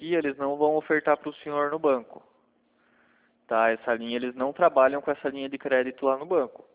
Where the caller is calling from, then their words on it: Alumínio, São Paulo, Brazil; Eu sou aqui da cidade de Alumínio, não sei se o senhor já ouviu falar, onde fica a CBA.